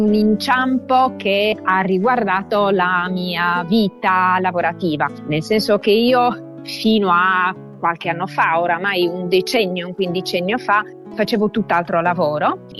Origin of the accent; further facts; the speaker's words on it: Nuoro, Sardinia, Italy; accent: Nuorese; è un termine che io ho estrapolato dal mio dialetto, che è quello nuorese